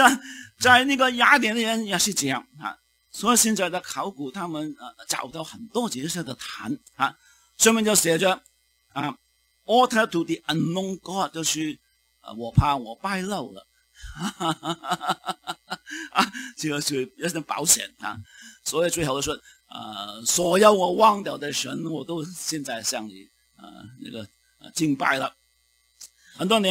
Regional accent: Canada; 其实就好像我们加拿大人一样可能他不认识

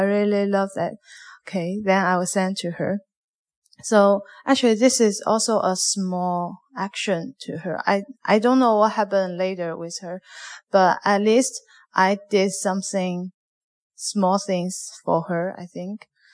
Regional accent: China; English is a second language; now in Canada; from China. I've been here for 3 years

